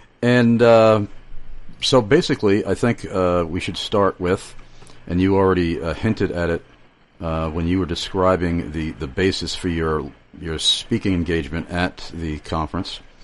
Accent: New York, United States; Well, I'm from New York myself, so, but I've also heard Corinth.

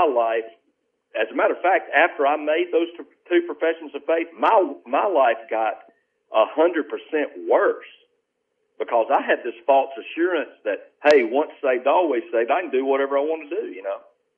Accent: Deep South, United States; But growing up in the Deep South here, we have just a great, great number of Church of Christ

